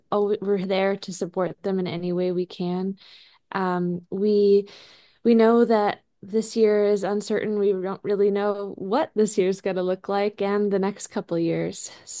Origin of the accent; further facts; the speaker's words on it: Michigan, United States; also born or lived in Wisconsin; Yeah, so I am actually from Michigan, not Idaho, and I grew up there and then went to school in Wisconsin studying electrical engineering.